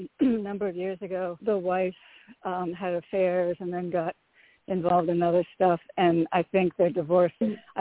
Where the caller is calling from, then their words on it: Connecticut, United States; from Connecticut.